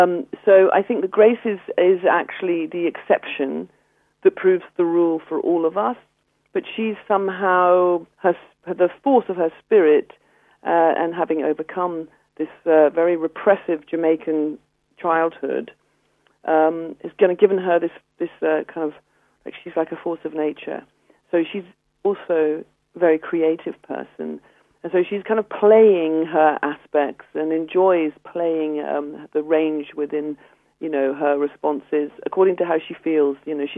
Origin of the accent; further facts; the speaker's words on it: Ireland; certainly when I grew up in Ireland, there was a lot of disciplining in schools.